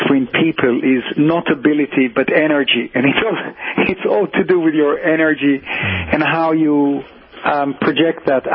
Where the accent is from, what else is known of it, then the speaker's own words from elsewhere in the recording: Tel Aviv, Tel Aviv District, Israel; born there; English is a second language; I came from a very small place, Tel Aviv, when I was born in Tel Aviv. It was really a big town.